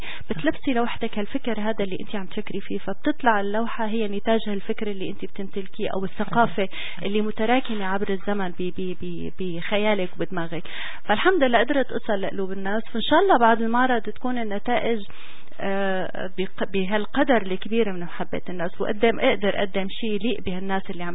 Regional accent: Syria; moved away; فانا لي فخر انه انا سورية، ولي فخر اني لسه بحس بالوجع بالرغم من اني بالغربة من سنين، يعني لا بأس فيها، صار لي زمان طالع برا سوريا

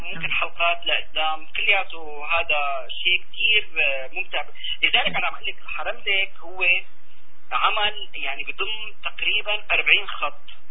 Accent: Syria; نحن كدراما سوري ونجوم سوريين

